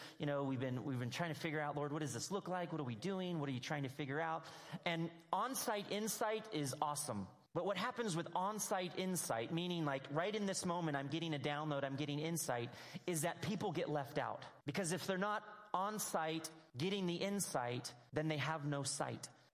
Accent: Anaheim, California, United States; So when I was a little kid, I grew up in California. I grew up on the outskirts of Anaheim, California, and we lived up in the foothills.

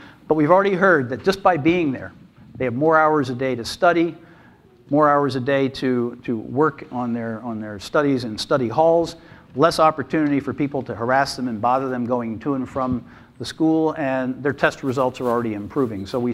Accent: Plymouth, Michigan, United States; Well, they told you I'm from Plymouth, Michigan, which is a suburb of Detroit.

